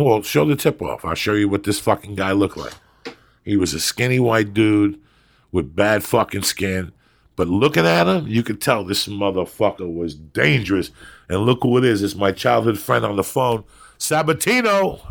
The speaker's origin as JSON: {"language": "English", "town": "North Bergen", "region": "New Jersey", "country": "United States", "said": "because I was from North Bergen right next door."}